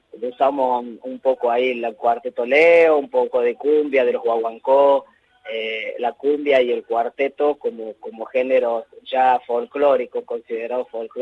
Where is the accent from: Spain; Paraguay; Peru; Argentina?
Argentina; Córdoba; y yo como cordobés